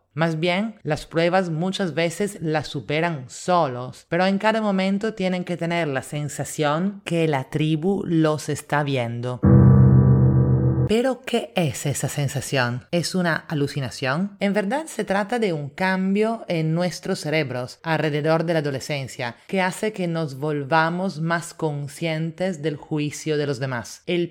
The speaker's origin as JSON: {"language": "Spanish", "country": "Italy", "lives_now": "Lima, Peru", "said": "italiana en Lima."}